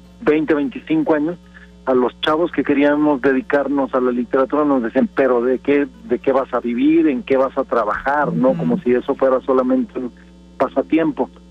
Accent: Torreón, Coahuila, Mexico; moved away as an adult; Yo soy de Torreón, yo nací en Torreón, tengo ya más de 20 años viviendo en la ciudad, a donde tuve que trasladarme precisamente porque en Torreón no había opciones de profesionalización

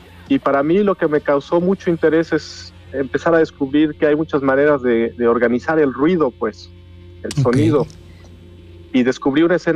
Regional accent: Jiutepec, Morelos, Mexico; also born or lived in Cuernavaca; Yo soy de Cuernavaca, de hecho de Jiutepec, Morelos, soy guayabo, como dirían. De ahí me fui a la Ciudad de México, donde estudié la carrera de composición

